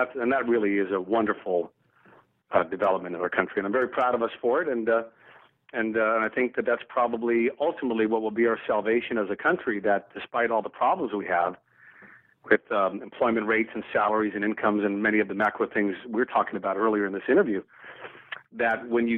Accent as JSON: {"language": "English", "region": "the South", "country": "United States", "tie": "born or raised there", "said": "you can guess if I grew up in the South in the 1960s."}